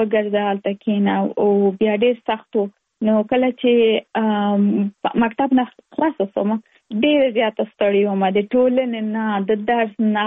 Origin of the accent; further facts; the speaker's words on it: Kabul, Afghanistan; now in Virginia, United States; د افغانستان یم. په افغانستان کې زیږیدلې، لومړۍ زده کړې مې په افغانستان په کابل کې ترسره کړې دي او وروسته لاغه لکه موږ ټول چې یو مسافر شوی یم په امریکا کې، اوس په ورجینیا ایالت کې ژوند کوم.